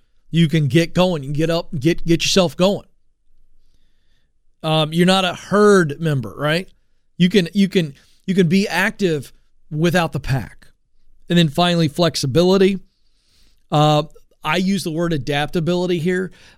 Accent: the South, United States; So I'm from the South, and I'll make fun of rednecks because I can make fun of rednecks.

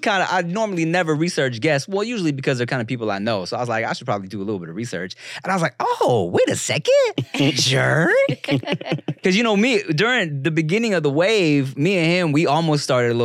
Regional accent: Long Beach, California, United States; because look, we're from Long Beach / Paramount, and we be claiming LA.

